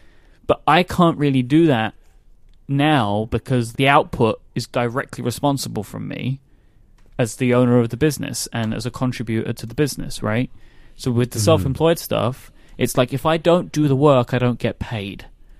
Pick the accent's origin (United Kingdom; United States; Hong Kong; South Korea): United Kingdom; London; That will also mean I have to get a driving license first, because I don't have one. Because I'm a Londoner.